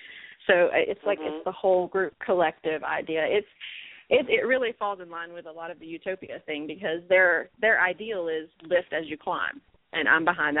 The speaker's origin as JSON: {"language": "English", "region": "Louisiana", "country": "United States", "tie": "born or raised there", "also_born_or_lived": "Tennessee", "lives_now": "Georgia, United States", "said": "But I grew up in Louisiana and lived in Tennessee for a while, and now I live in Georgia."}